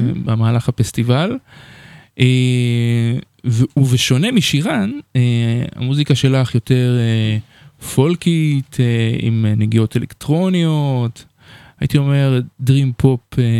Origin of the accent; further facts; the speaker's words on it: Beersheba, Southern District, Israel; אני כאילו בא מבאר שבע, ממשפחת טוניסאית, וזה באמת החזיר אותי לשם